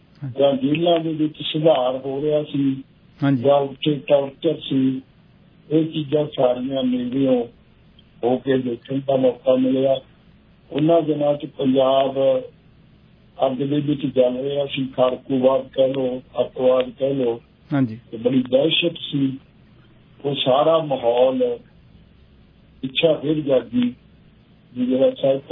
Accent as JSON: {"language": "Punjabi", "town": "Bhotna", "region": "Punjab", "country": "India", "tie": "born or raised there", "said": "ਮੇਰਾ ਜਨਮ 1952 ਦਾ ਬਰਨਾਲੇ ਕੋਲੇ ਪਿੰਡ ਦਾ ਭੋਤਨਾ"}